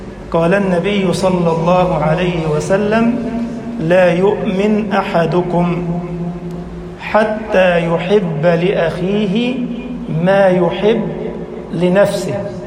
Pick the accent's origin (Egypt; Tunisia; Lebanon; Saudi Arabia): Egypt; اللهم اجعل بلدنا مصر أمنا أمانا، سخاء رخاء